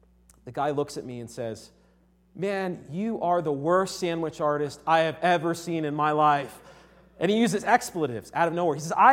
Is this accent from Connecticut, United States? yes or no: yes; Connecticut, United States; And I'm from Connecticut originally, so I was working at a Subway.